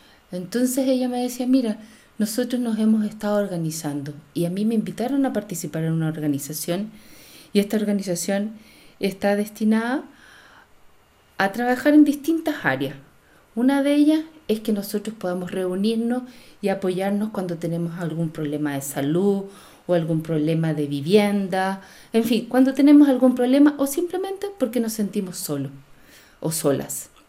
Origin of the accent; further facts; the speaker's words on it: Chile; Y yo como chilena le decía, y como mujer chilena le decía